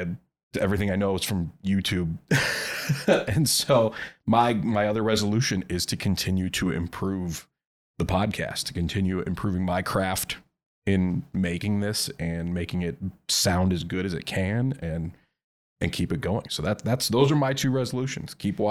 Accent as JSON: {"language": "English", "town": "Green Bay", "region": "Wisconsin", "country": "United States", "said": "I'm from the Green Bay area. I'm a big Packer fan."}